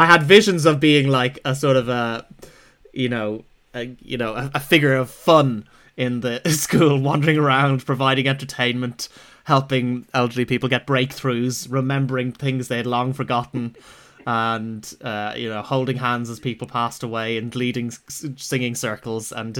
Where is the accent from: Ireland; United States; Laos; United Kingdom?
Ireland; I mean, as an Irish homosexual and lapsed Catholic, I'm more intrigued by and irresistibly drawn